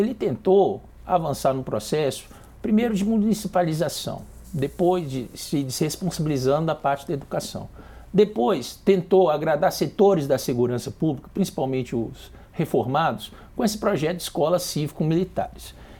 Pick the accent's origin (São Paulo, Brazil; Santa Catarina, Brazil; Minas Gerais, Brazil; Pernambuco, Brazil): Minas Gerais, Brazil; Divinópolis; Sou lá de Divinópolis